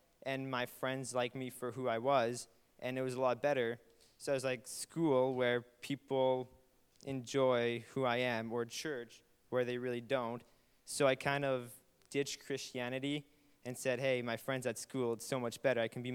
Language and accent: English; Winkler, Manitoba, Canada; from Winkler, Manitoba.